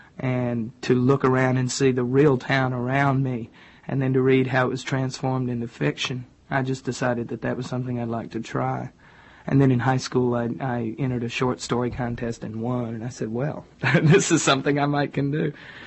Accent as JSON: {"language": "English", "town": "Monroeville", "region": "Alabama", "country": "United States", "tie": "born there", "said": "No, I'm from Alabama. I was born in Monroeville, Alabama, which is the same hometown that Harper Lee was from, To Kill a Mockingbird."}